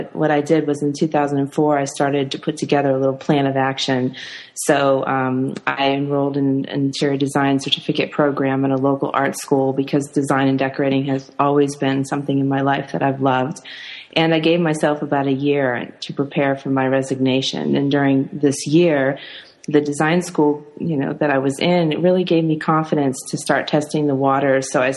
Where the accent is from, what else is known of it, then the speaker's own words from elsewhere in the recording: United States; now in Germany; I'm an American writer and design consultant, but I'm living in Germany at the moment.